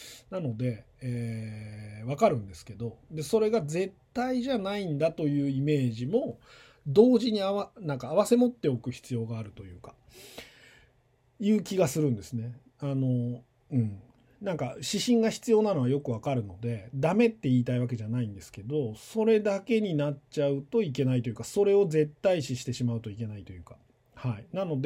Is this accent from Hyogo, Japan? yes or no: no; Tokyo, Japan; 僕はあの東京で生まれ育っていて、あの10歳まではですね、多分父親の社宅なんだと思うんですけど、会社の社宅よくわかんないですけど、あの10歳まで、ある一軒家に住んでいたんですが